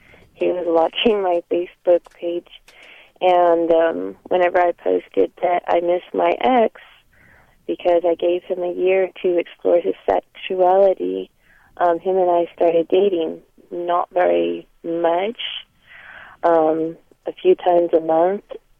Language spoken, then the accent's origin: English; California, United States; Am I supposed to tell you where I'm from? I'm from California.